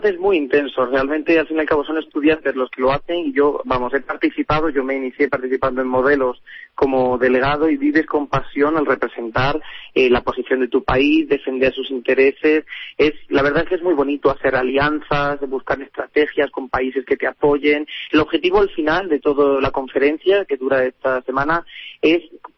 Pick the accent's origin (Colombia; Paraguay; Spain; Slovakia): Spain; Nosotros, también como españoles, abogamos más un poco por las soluciones